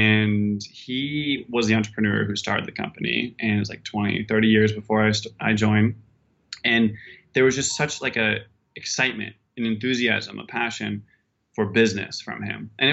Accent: California, United States; I grew up in Sonoma County, and Sonoma County is this great area. It's about an hour and a half north of San Francisco, and it's a food county.

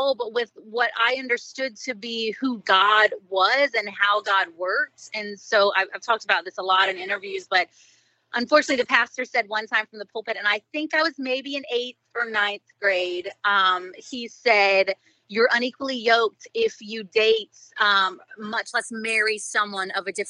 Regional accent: Tampa, Florida, United States; also born or lived in Milton; I was born in Milton, Pensacola, Florida, which is in the Panhandle.

